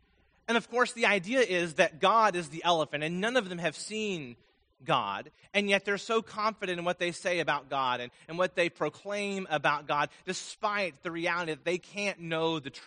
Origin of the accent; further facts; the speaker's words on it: Vermont, United States; Actually, he was born not too far from where I grew up in Vermont